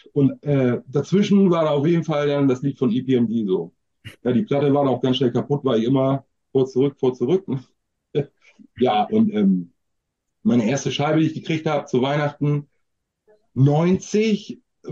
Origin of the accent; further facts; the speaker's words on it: Buxtehude, Lower Saxony, Germany; now in Hamburg, Germany; ich komme ja auch jetzt aus Hamburg, respektive ursprünglich aus der Nähe von Hamburg. Buxtehude